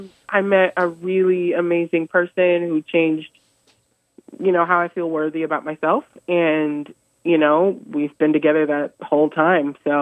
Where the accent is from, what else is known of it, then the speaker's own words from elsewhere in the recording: Seattle, Washington, United States; also born or lived in Tacoma / Italy; now in Port Townsend, United States; But I'm a Seattle Tacoma girl, like Tacoma born or raised, not born, and then Seattle, of course, but I've lived a lot of places.